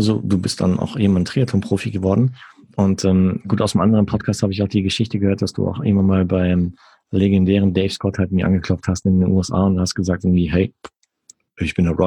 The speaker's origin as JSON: {"language": "German", "country": "Germany", "said": "selber Triathlet, seit Jahren Podcaster und Eventmoderator und wie du hörst, komme ich aus Deutschland."}